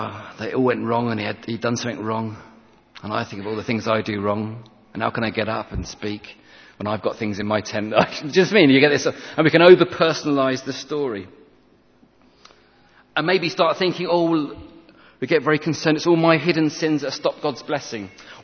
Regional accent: England, United Kingdom; we are football fans, we're English, but we feel shame because of what they are doing.

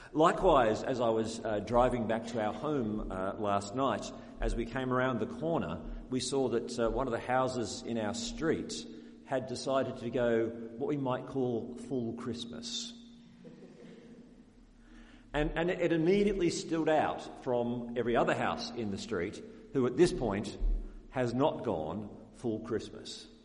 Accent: Australia; now in Hucknall, United Kingdom; But we're originally from Australia, although my wife and I have also been missionaries with the Australian Baptist Missionary Society in Zimbabwe and South Africa.

